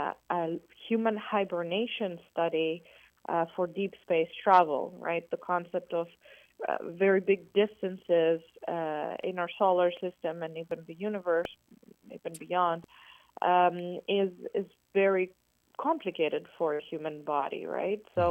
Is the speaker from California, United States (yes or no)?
no; New York, United States; born there; also born or lived in Canada / Switzerland / France / Belgium; There was a little bit of Greece, obviously. I was born in New York, but there was Canada, there was Switzerland, France, Belgium, a little bit all over, really.